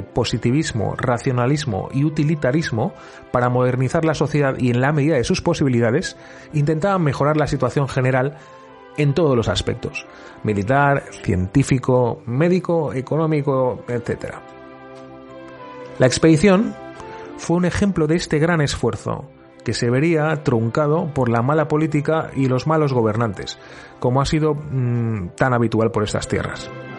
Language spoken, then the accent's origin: Spanish; Spain; Hemos tenido, los que somos españoles, la mala suerte de haber pasado un par de siglos muy convulsos